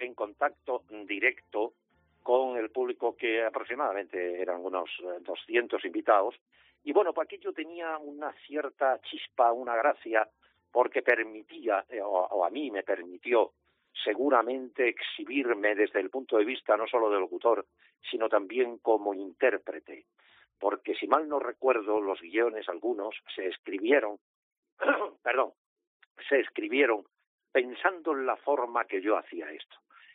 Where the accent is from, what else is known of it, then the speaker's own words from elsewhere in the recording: Puebla de Sancho Pérez, Extremadura, Spain; moved away as an adult; now in Madrid, Spain; yo soy de origen extremeño, de un pueblito en la Baja Extremadura, que se llama Puebla de Sancho Pérez, aunque estoy afincado en Madrid hace 50 años.